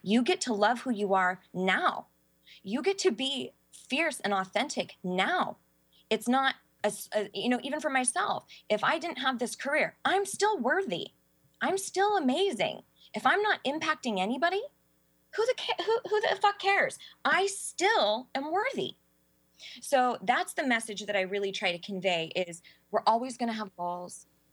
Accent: California, United States; accent: Valley Girl; I'm white, if you can't tell by my Valley Girl accent.

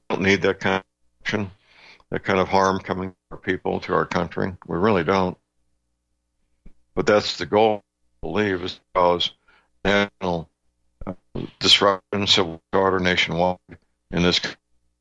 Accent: Ferguson, Missouri, United States; Four or five, such as what happened in my hometown in those here Ferguson riots.

